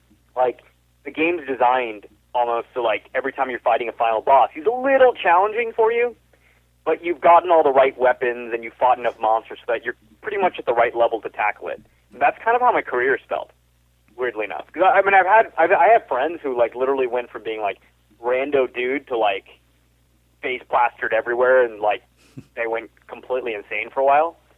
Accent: Kolkata, West Bengal, India; born there; also born or lived in Mumbai, India / Chennai, India / China / Singapore; So I was born in India, and I was born in Calcutta, India, and then I moved to Bombay, and then Madras, and then we moved to China, and then my family lived in Singapore. They moved to the Middle East a number of years ago.

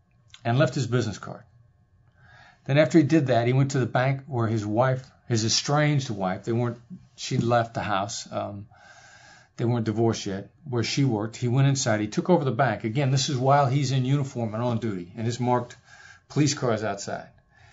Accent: Iowa, United States; before I was an American, before I grew up in Iowa, before I was an Iowan, you know, before I was a Caucasian, Irish, German guy from Iowa

